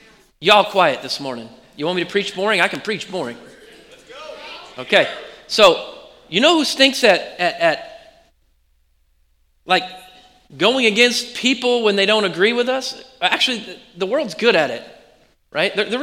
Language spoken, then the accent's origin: English; Oregon, United States; I'm from Oregon. I know y'all didn't grow up with me.